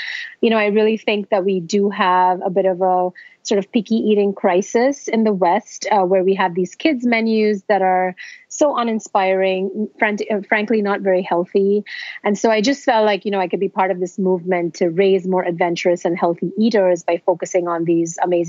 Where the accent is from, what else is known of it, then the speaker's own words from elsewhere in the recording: India; So I grew up in India